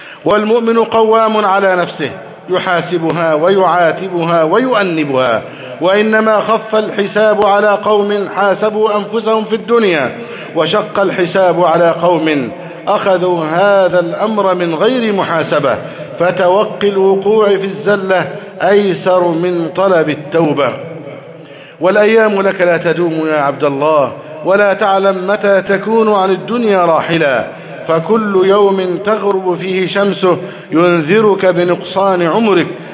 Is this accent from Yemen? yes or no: no; Egypt; اللهم احفظ بلدنا مصر أمنا أمانا، سخاء رخاء